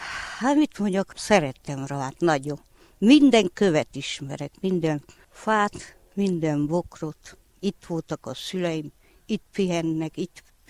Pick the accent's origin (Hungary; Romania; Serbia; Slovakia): Romania; Rava, Harghita; Hát a nagyját igen, szülőfalum, itt születtem, mindenkit ismerek.